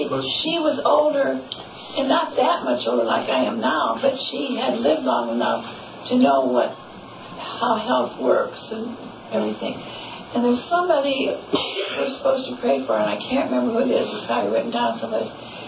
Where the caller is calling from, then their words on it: California, United States; We are listening here from California